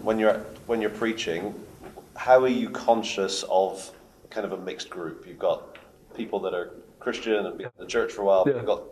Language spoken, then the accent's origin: English; England, United Kingdom; So as an English person, I've lived in Italy, but pretend I haven't.